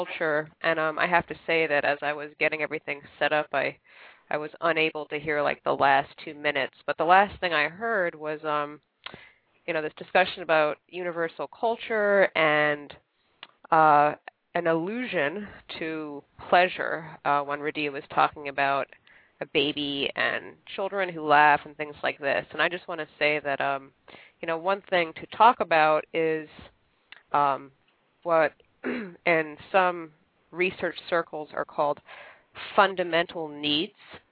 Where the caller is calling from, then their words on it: Brussels, Brussels-Capital Region, Belgium; I'm calling from Brussels, Belgium.